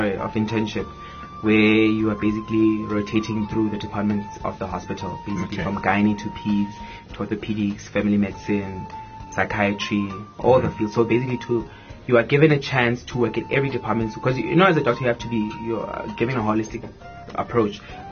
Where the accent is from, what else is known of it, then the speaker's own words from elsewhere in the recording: Soweto, Gauteng, South Africa; I grew up in Soweto.